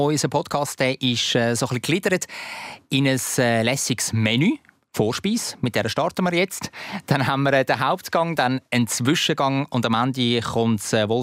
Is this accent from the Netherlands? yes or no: no; Zurich, Switzerland; also born or lived in Germany; Ich bin ja im Deutschen aufgewachsen, 6 Jahre, bevor ich da in die Schweiz auf Zürich gekommen bin.